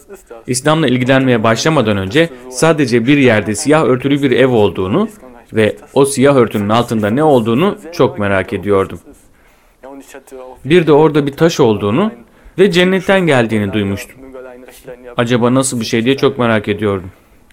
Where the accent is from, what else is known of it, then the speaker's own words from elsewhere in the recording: Mettingen, North Rhine-Westphalia, Germany; 1987'de Almanya'nın güneybatısında olan Mettingen'de doğdum. 23 yaşındayım. Mettingen'de Hatschule okulunu bitirdikten sonra ekonomi okulu olan Wirtschaft Gymnasium'a gittim.